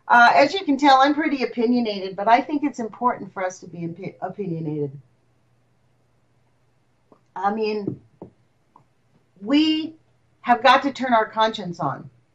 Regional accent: United States; But I don't have to because I'm an American. That's what being an American's about.

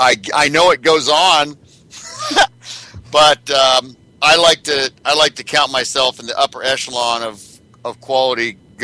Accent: Pacific Northwest, United States; I grew up in the Northwest, families, ranchers, and things like that.

